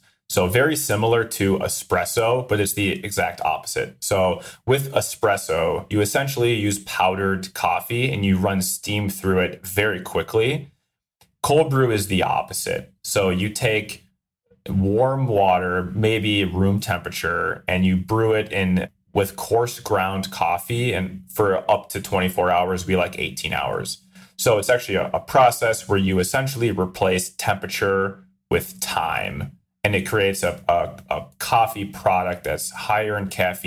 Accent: Minnesota, United States; Now, I'm from Minnesota, and this was in 2013 or 14.

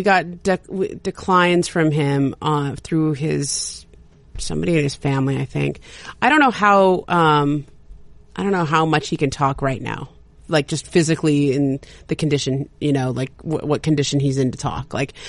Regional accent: California, United States; accent: Valley girl; Like I talk fast like I'm from New York, but I have this like very casual like in your nose and whatever. It's like cause I'm from the San Fernando Valley.

